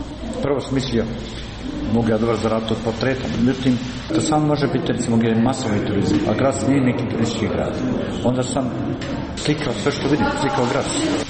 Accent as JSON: {"language": "Bosnian", "country": "Bosnia & Herzegovina", "tie": "born there", "said": "Meni je Goražde moja domovina. Ja sam rođen u Tešku."}